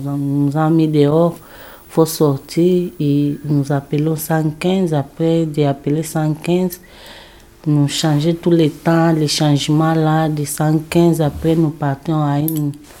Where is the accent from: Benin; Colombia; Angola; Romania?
Angola; French is a second language; now in France